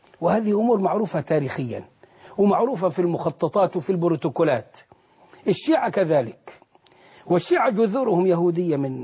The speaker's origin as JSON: {"language": "Arabic", "country": "Egypt", "said": "ونحن كمصريين نحب آل البيت حبا جما"}